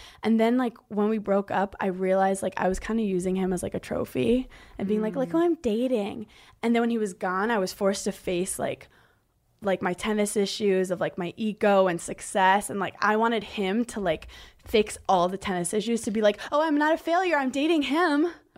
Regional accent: Brooklyn, New York, United States; I always had a cat growing up because I grew up in Brooklyn, so it was small.

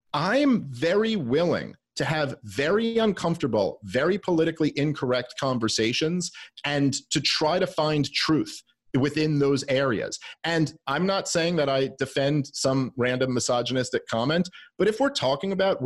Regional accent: Brooklyn, New York, United States; I grew up in Brooklyn in the 90s.

